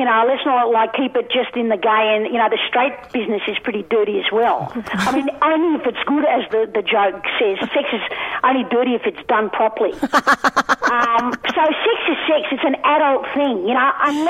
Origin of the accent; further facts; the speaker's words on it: Broadmeadows, Victoria, Australia; accent: half Yobbo, half my parents; My accent's from Broadmeadows. What do you reckon? Nah, come on, my accent is half Yobbo, half my parents.